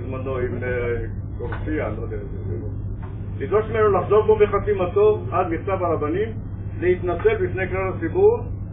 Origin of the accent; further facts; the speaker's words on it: Haifa, Haifa District, Israel; אני יליד חיפה. העיר העברית חיפה, העיר האדומה